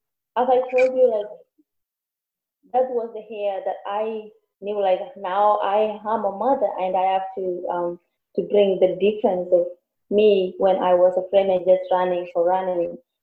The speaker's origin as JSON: {"language": "English", "country": "Kenya", "moved": "yes", "said": "Okay, so when I came from Kenya, I was pregnant, but I didn't know about that."}